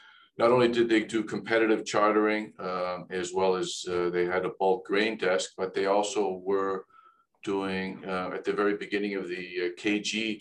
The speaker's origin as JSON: {"language": "English", "town": "Toronto", "region": "Ontario", "country": "Canada", "tie": "born or raised there", "lives_now": "Montreal, Canada", "said": "I'm based in Montreal now. I grew up in Toronto. I studied finance, economics there."}